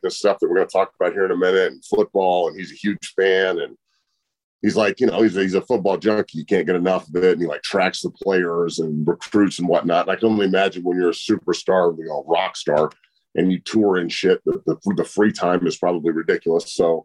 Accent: Boulder, Colorado, United States; I'm from Boulder too.

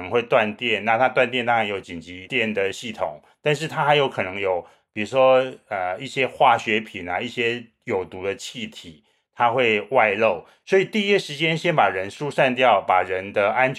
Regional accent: Taiwan; 我想地震当然是我们在台湾长大的人是不可避免的，我们从小也很习惯这个地震哈。

